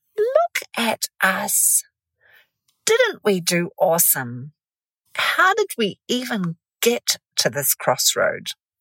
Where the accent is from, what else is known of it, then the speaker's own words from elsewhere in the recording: New Zealand; pausing to celebrate how far I have come since growing up in New Zealand's wilderness in my very early youth